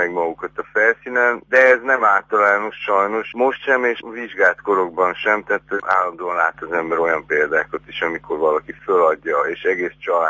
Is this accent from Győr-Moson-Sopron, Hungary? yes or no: no; Debrecen, Hajdú-Bihar, Hungary; moved away as an adult; now in Budapest, Hungary; Nem vagyok pesti születésű, Debrecenben születtem, de ide érkeztem meg érettségi után, és úgy tűnik, hogy most már maradok is.